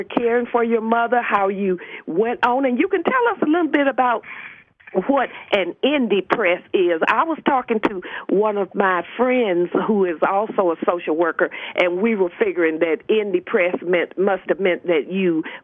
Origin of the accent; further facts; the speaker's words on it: Arkansas, United States; moved away as an adult; now in Washington, United States; I'm from Arkansas, so my dad died in 2004, and I ended up bringing my mother from Arkansas here to the District of Columbia